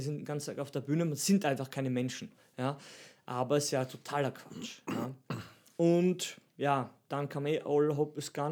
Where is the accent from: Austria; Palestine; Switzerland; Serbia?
Austria; Steinhaus am Semmering, Styria; Es gibt auch ein Metal-Festival sogar in meinem Heimatdorf, Spital am Semmering. Also mein Dorf heißt Steinhaus am Semmering.